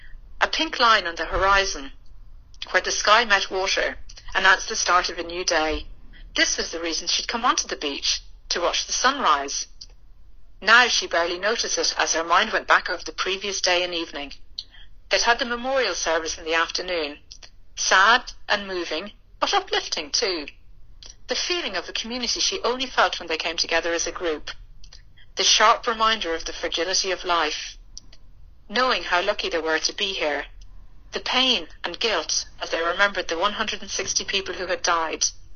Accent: Ireland; accent: Irish; now in England; So I'm obviously Irish for my accent. I've lived in many, many different places around the world. But in my late 20s, early 30s, I settled in London

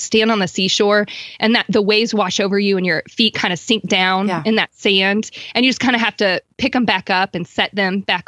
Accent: Florida, United States; Well, I am from Florida. I like putting that out there because I love the beach. I'm not from the beach, but I love the sunny state of Florida.

